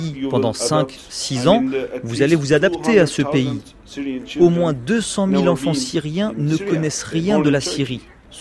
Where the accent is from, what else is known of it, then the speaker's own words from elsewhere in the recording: Turkey; Mais jusqu'à présent, chez nous, en Turquie, ce n'était pas une question politique.